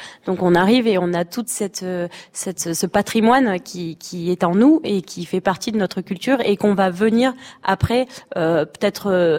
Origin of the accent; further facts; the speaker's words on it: Provence-Alpes-Côte d'Azur, France; en passant par chez nous dans le Luberon